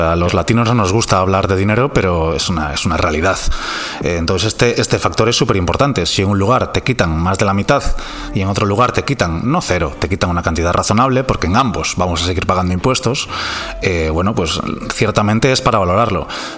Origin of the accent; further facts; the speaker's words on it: Galicia, Spain; now in Portugal; yo evidentemente soy gallego y Portugal pues ha sido reino conjunto